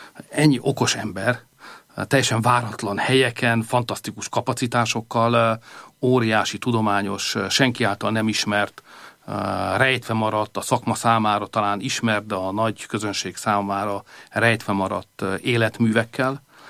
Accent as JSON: {"language": "Hungarian", "country": "Hungary", "said": "És még egyszer mondom, magyarként ez nem nehéz."}